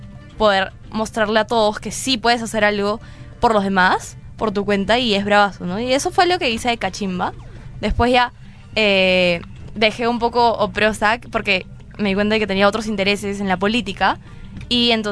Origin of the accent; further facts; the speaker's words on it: Lima, Peru; Soy de Lima.